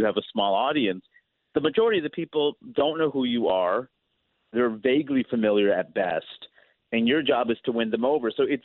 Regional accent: New York, United States; growing up in New York, really diverse place

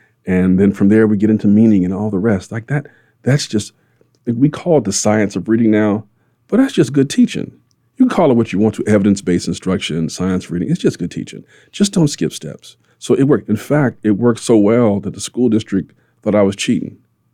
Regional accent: California, United States; I'm from California, the Bay Area of California. It's a lot like Honolulu. It's expensive to live out here.

